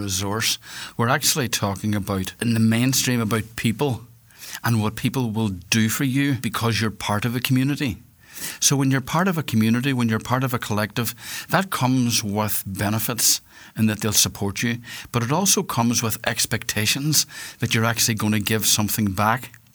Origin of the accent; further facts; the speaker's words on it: Northwest Ireland, Ireland; You probably can hear from my accent that I'm from the northwest of Ireland.